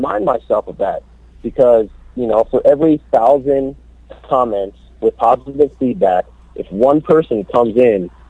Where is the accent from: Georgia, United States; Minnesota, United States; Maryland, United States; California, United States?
Minnesota, United States; Saint Paul; now in Texas, United States; Yeah, I'm from St. Paul, man.